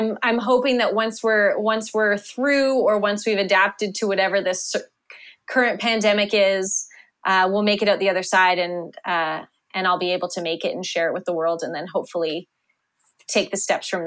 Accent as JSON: {"language": "English", "country": "Canada", "said": "I'm Canadian"}